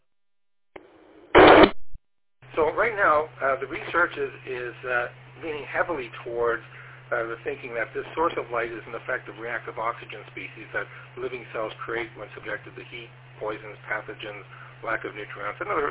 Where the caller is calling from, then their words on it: Toronto, Ontario, Canada; listening to Science and Tech Net, and I'm transmitting from Toronto, Ontario, Canada.